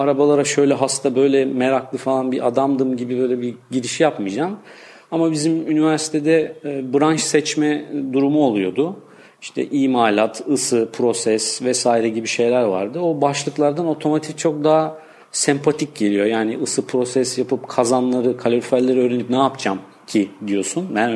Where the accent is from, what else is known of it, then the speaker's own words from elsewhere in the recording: Istanbul, Turkey; also born or lived in Ankara; Ankara doğumluyum. Ama hani küçük yaşta İstanbul'a gelmişim. Bütün eğitim, öğretim hayatım burada geçti.